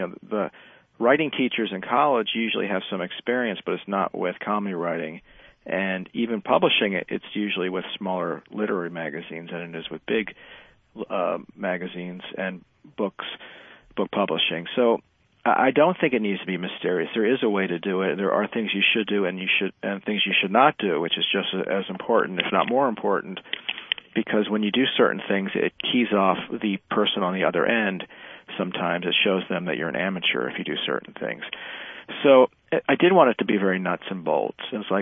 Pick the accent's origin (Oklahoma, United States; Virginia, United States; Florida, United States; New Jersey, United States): Virginia, United States; also born or lived in Maryland; Like, I grew up in Virginia and Maryland